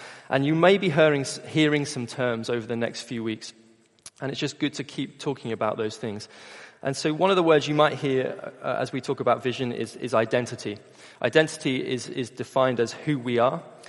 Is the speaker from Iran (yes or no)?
no; Bristol, South West England, United Kingdom; Because for me, I grew up in Bristol. I'm a Bristolian by birth.